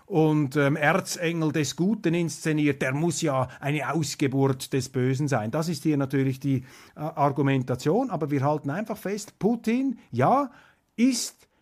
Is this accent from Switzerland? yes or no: yes; Switzerland; Ich weiß, da sollte man sich als Schweizer vielleicht jetzt etwas zurückhalten in der Kommentierung.